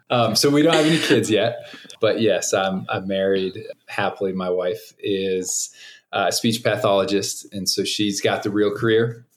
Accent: North Carolina, United States; born there; now in Grand Junction, United States; And I was born in North Carolina, if anybody cares about that. But, you know, I don't have a whole lot of ties there. I'm 35 now.

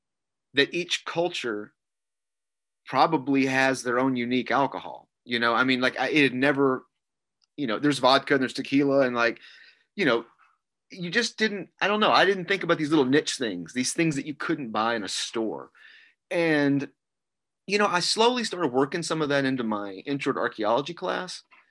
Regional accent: Texas, United States; So yeah, I grew up in Southeast Texas, and I was a first-generation student, so no one from either side of my family had gone to college.

